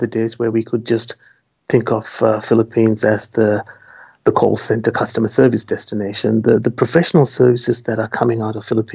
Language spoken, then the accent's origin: English; Australia; also born or lived in Sri Lanka; I was born in Sri Lanka, and I migrated to Australia when I was about 10 years old